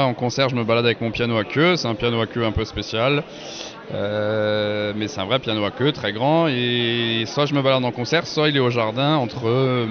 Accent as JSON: {"language": "French", "town": "Herrlisheim", "region": "Grand Est", "country": "France", "tie": "born there", "moved": "as an adult", "lives_now": "Paris, France", "said": "Bah, en fait, je suis né à Erlisheim, à côté de Colmar, et à 18 ans, je suis parti à Paris"}